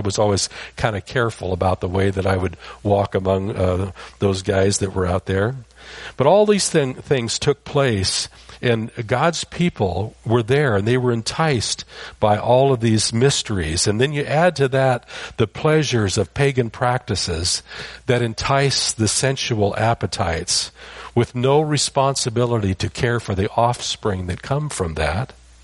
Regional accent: San Jose, California, United States; also born or lived in Iowa; I grew up in San Jose, California. Most of you probably think I lived forever in Iowa because I talk about it all the time. But really, I was only there till I was about four. And then we moved to San Jose

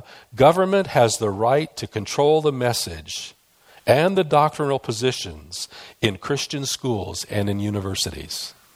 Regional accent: Iowa, United States; I grew up in God's favorite state, Iowa, and he waters it without irrigation, you know.

